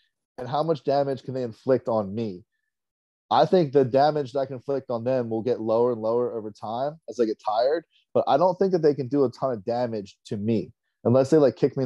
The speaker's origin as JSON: {"language": "English", "region": "New Jersey", "country": "United States", "tie": "born or raised there", "said": "So I'm from New Jersey, born and raised, man."}